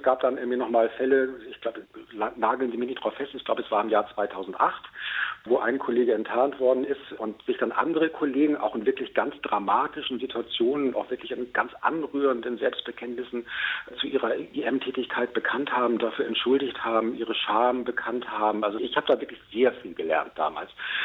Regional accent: West Germany, Germany; Ich kam irgendwie 99 als Wessi zur Berliner Zeitung

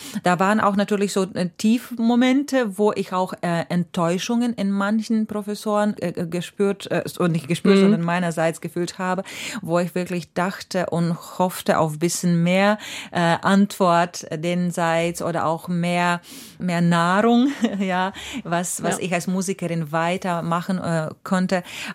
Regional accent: Rezekne, Latgale, Latvia; German is a second language; moved away; also born or lived in Riga / Stuttgart / London; Und davor natürlich meine Heimat, Resekne, ganz lange auch.

